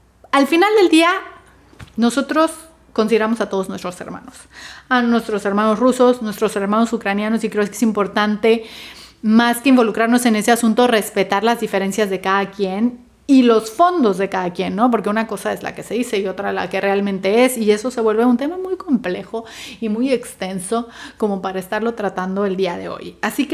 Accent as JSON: {"language": "Spanish", "country": "Mexico", "said": "en ese aspecto somos muy mexicanos acá."}